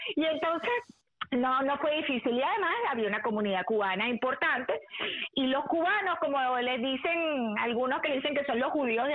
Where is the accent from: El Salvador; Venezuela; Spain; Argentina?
Venezuela; El mayor sí nació en La Habana, pero mi hermano segundo y yo nacimos allí en Venezuela.